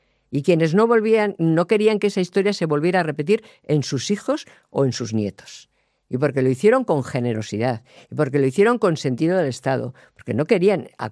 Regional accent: Basque Country, Spain; yo que vengo del País Vasco, nosotros hemos hecho las elecciones en el País Vasco

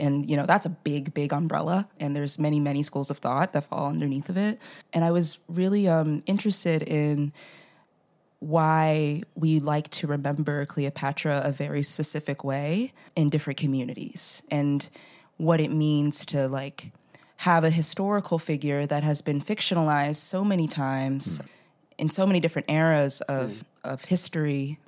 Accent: Philadelphia, Pennsylvania, United States; And because I'm born and raised in Southwest Philadelphia and have lived all over the city since, you know, moving out of my parents' home.

